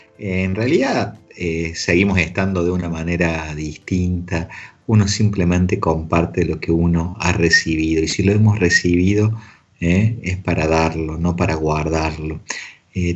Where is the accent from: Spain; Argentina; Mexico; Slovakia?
Argentina; Villa Carlos Paz, Córdoba; es mi tierra, ahí nací, ahí crecí, ahí fui bautizado. Hoy es noche de recuerdo, recién Bahía Blanca, ahora Carlos Paz, ahí nació mi vocación